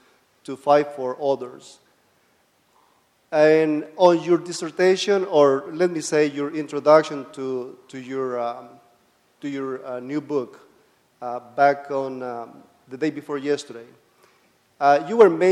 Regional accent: Honduras; English is a second language; moved away; also born or lived in Chicago; I am from Honduras, and … she was a native Honduran

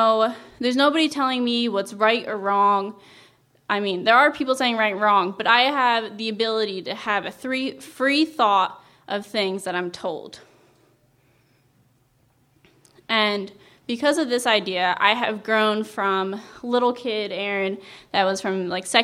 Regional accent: New Jersey, United States; All right … I'm also an outdoor ministry major. I'm a junior though, and I come from New Jersey.

